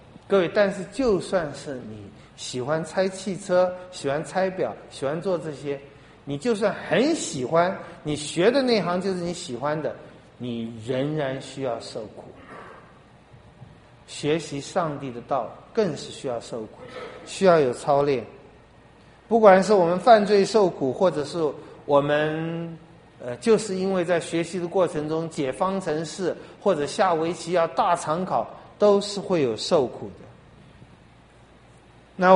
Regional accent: China; 虽然我们中国人很看重学课本上的功课

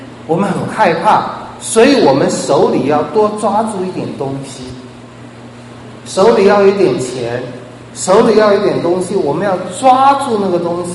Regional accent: China; 他从小就需要学一件事，就跟我们中国人需要学一件事，这个世界有一个全能爱我们的上帝在每件事上掌管。

